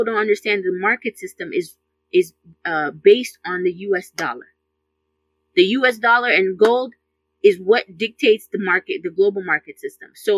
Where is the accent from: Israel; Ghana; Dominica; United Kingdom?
Ghana; my sister, I'm from Ghana. I don't think Ghanaian people would last 3 months with this kind of policy.